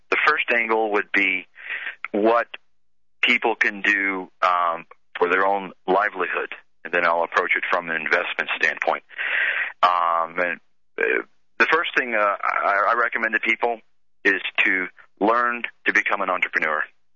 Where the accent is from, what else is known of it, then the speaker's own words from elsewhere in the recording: United States; I did it first and foremost as an American.